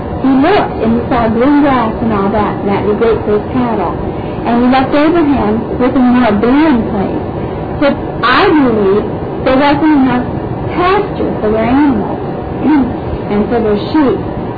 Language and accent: English; Ohio, United States; I was from Ohio, and we had much worse things in Ohio.